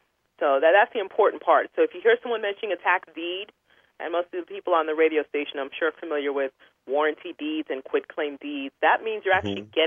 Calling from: Orlando, Florida, United States; I am calling you from Orlando, Florida.

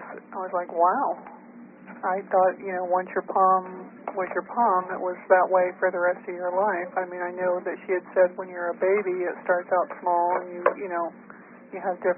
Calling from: Maryland, United States; I'm calling from Maryland.

